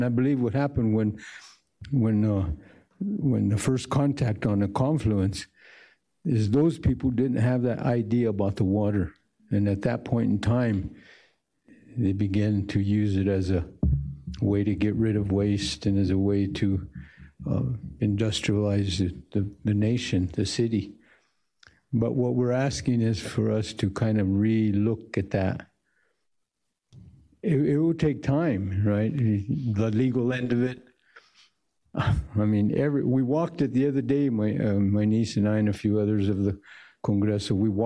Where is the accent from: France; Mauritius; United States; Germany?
United States; Denver, Colorado; born there; I was born here in Denver. I went to Denver Public Schools